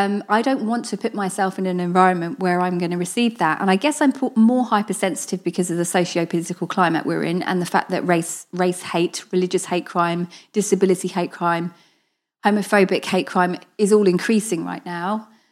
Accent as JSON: {"language": "English", "region": "East of England", "country": "United Kingdom", "tie": "born or raised there", "said": "So I grew up in Hertfordshire. So 25-minute drive from London. I was in and out of London a lot. So very diverse."}